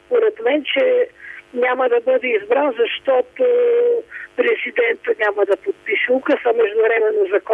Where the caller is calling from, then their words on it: Sofia, Sofia City, Bulgaria; от София съм.